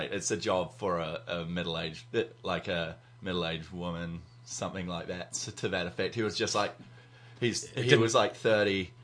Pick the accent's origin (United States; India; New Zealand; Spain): New Zealand; Auckland; I'm from Auckland.